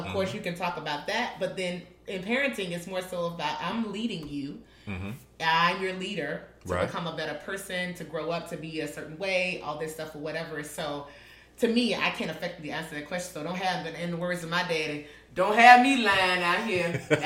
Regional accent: the South, United States; And the most offensive thing is to walk into somebody's house as a Southerner and they offer you food and you don't take it.

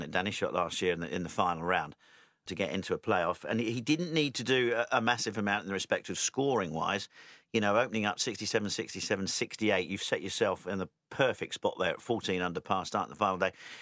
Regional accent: United Kingdom; Being a Brit

